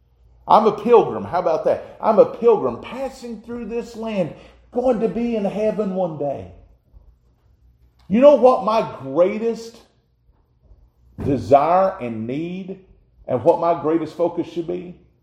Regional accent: United States; I'm an American. As far as my human citizenship goes, I love my country.

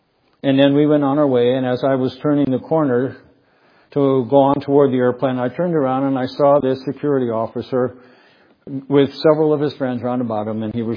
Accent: United States; That's why I think I'd be tempted to talk about being an American pastor, you know.

